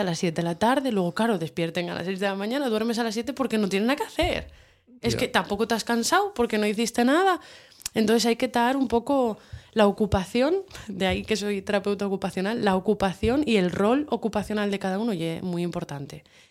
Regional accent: Santa Bárbara, Asturias, Spain; En mi pueblo, hombre, por Dios, Santa Bárbara bendita. Santa Bárbara, yo vivo en el Corralón.

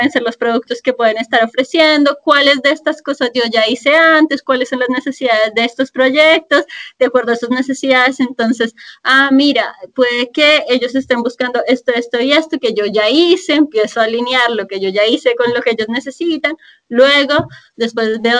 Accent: Colombia; now in Chile; yo soy colombiana, vivo en Chile

